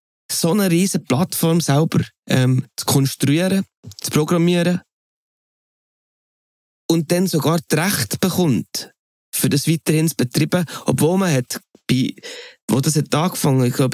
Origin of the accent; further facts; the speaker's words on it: Switzerland; als Schweizer Mundartmusiker